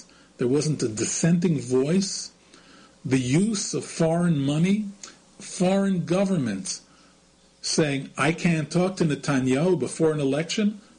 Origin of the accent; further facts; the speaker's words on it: New York, United States; I grew up in New York, and I grew up doing my homework in the New York Times newsroom on West 43rd Street.